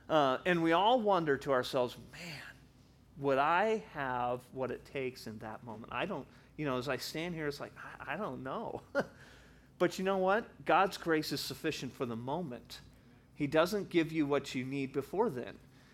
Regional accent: Littleton, Colorado, United States; I grew up in Littleton, which is right there by Columbine.

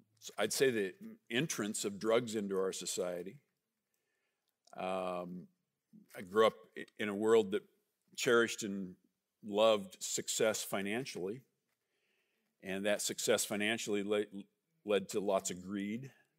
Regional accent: United States; born there; I'm a boomer, I'm one of the last boomers, I was born in America. I was born in 1958.

